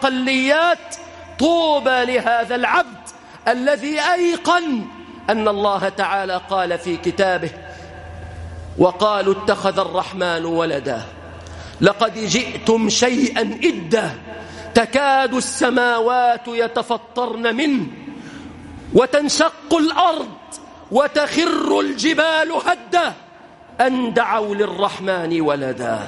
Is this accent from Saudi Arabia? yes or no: no; Egypt; نسأل الله أن يحفظ بلادنا مصر